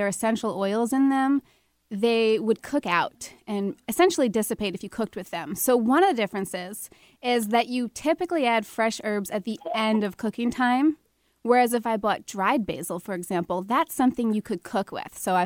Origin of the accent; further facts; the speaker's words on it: New York, United States; accent: New York; Yes, my New York accent is slipping out.